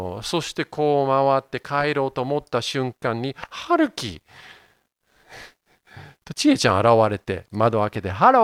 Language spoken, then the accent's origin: Japanese; Yokohama, Kanagawa, Japan; 僕は横浜育ちですので、時代は米国の基地、アメリカの基地がすごい大きかったんですね。